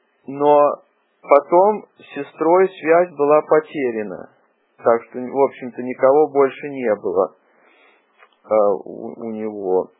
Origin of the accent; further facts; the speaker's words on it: Russia; я вырос в России, да.